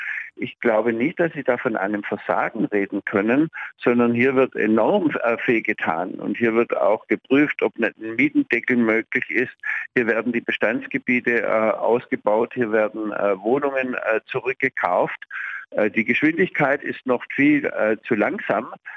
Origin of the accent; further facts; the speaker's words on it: Stuttgart, Baden-Württemberg, Germany; now in Berlin, Germany; Also ich bin ja aus Stuttgart.